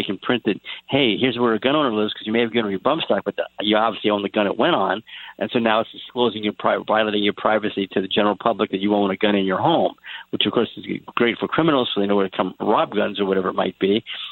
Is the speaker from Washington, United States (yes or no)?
yes; Washington, United States; like in Washington State, my home state, where they banned bump stocks a year ago.